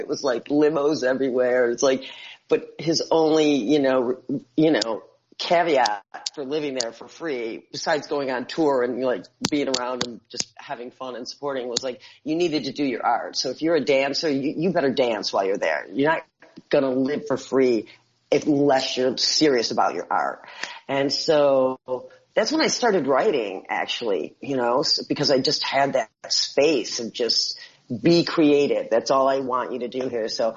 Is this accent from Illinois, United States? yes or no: no; Buffalo, New York, United States; Well, see, I didn't know that. I was a girl from Buffalo.